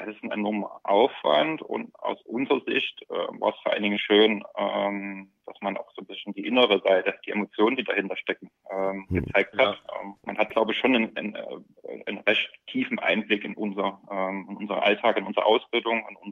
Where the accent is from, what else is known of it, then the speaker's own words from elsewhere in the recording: Freital, Saxony, Germany; now in Leipzig, Germany; In Leipzig bin ich erst seit 2001. Ich komme aus Freital bei Dresden